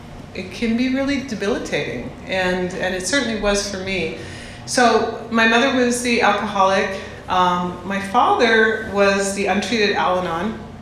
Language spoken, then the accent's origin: English; Montreal, Quebec, Canada; also born or lived in Scotland; we left Scotland early, and I grew up in Canada in Montreal. And so we were an immigrant family and alcoholic family.